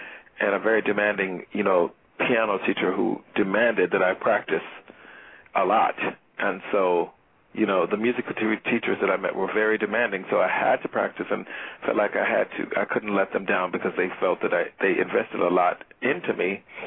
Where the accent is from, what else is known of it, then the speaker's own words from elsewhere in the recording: Teaneck, New Jersey, United States; also born or lived in Bronx, United States; I grew up in Teaneck, New Jersey. I was born in the Bronx, but raised in Teaneck, New Jersey